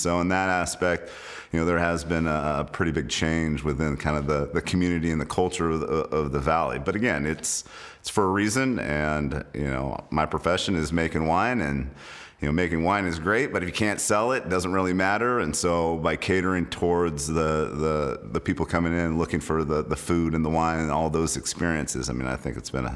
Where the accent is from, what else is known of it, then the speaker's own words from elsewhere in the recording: Yountville, California, United States; And so, yeah, growing up in Yountville in the 80s and 90s, it's a small town. It's, you know, less than 2 miles long and less than a mile wide, and there were plenty of kids and neighborhoods and families.